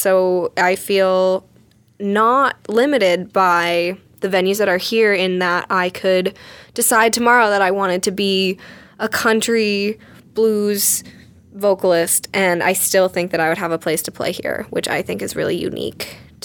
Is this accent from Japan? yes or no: no; Vermont, United States; Okay, well, I grew up in Vermont. I was born and raised there